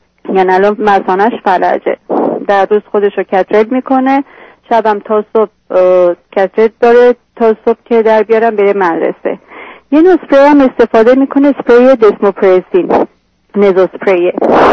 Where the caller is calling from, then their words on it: United States; من از آمریکا تلفن، 3 سال اومدیم اینجای دکتر.